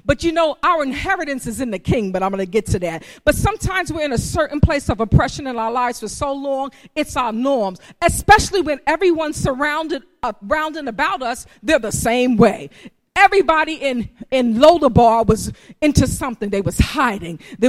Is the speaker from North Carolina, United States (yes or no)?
no; Bronx, New York, United States; because guess what? I grew up in the projects. I'm from the South Bronx. That's where my family is from.